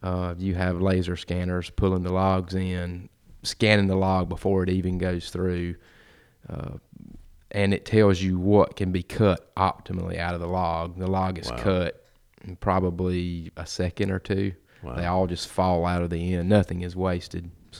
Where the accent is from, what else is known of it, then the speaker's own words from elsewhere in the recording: Jesup, Georgia, United States; I grew up in, I'm from Wayne County, grew up in Jessup, Georgia, and that is the timber basket of the South.